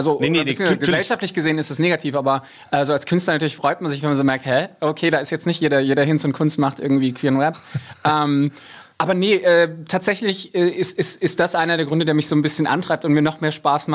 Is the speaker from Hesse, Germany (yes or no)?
yes; Hesse, Germany; born there; ich sage immer im siebten Kreis der Hölle, aber tatsächlich so im Rhein-Main-Gebiet.